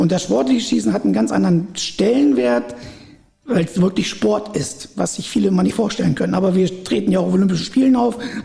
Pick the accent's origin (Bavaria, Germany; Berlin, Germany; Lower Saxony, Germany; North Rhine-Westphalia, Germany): Lower Saxony, Germany; Helmstedt; Ich selber bin ja auch kein gebürtiger Schwegener. Ich komme aus Helmstedt.